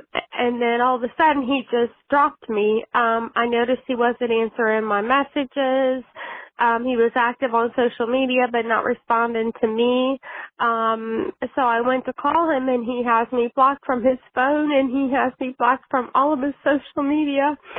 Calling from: Ohio, United States; I'm calling from Ohio.

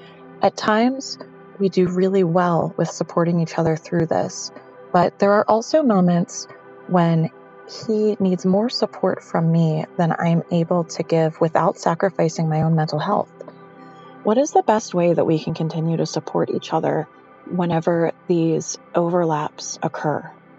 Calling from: Pennsylvania, United States; I'm calling in from Pennsylvania.

